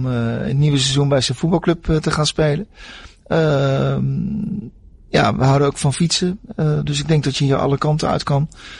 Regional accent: The Hague, South Holland, Netherlands; Ik heb dat ook gezien in Den Haag, waar ik vandaan kom.

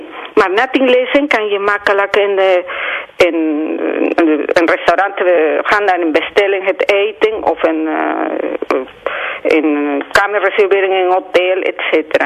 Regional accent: Peru; first language Spanish; Dutch is a second language; now in Netherlands; Nee, ik kom uit Peru.

